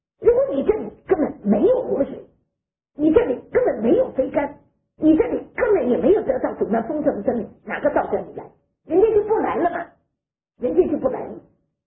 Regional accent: China; 你素不认识的国民，我们是中国人

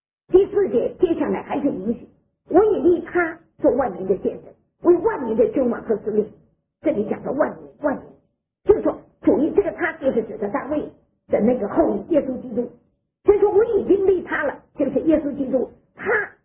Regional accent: China; 你素不认识的国民，我们是中国人

